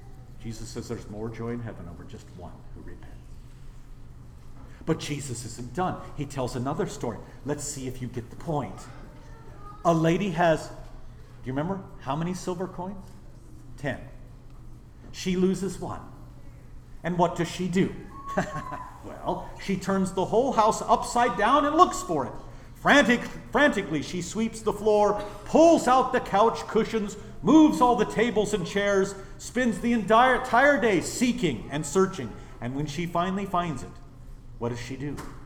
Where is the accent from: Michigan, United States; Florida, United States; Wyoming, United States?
Wyoming, United States; I grew up in Wyoming. I know a little bit about sheep and shepherding. In fact, we were the Glen Rock herders, the sheep herders.